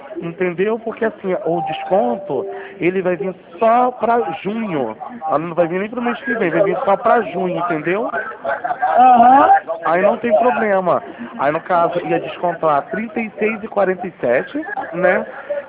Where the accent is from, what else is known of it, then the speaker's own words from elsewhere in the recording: Rio de Janeiro, Brazil; eu sou daqui de Madureira.